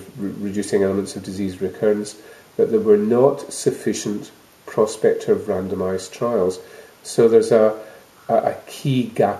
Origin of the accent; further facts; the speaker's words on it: Scotland, United Kingdom; accent: Scottish; I'm Scottish, as you know, one can tell by accent